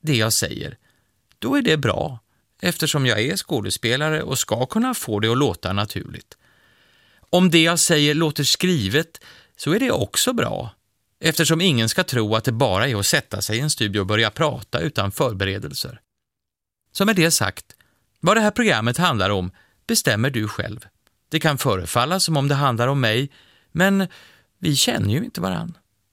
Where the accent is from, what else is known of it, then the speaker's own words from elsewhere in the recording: Uddevalla, Västra Götaland County, Sweden; Jag är född och uppvuxen i Uddevalla och jag vet inte riktigt vad jag ska säga om den här likheten med Venedig.